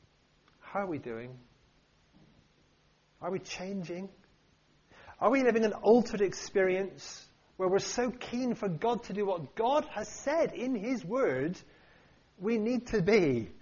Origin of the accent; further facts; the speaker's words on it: United Kingdom; We're too self-effacing, we're too British, and quite frankly, too ignorant on this point.